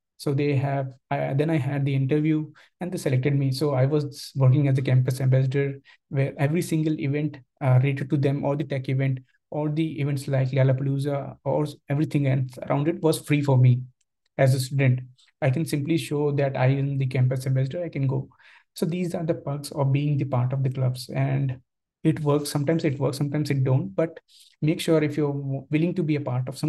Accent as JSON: {"language": "English", "country": "India", "said": "Because sometimes what we feel is, especially as an Indian, that we don't know how to start the conversation."}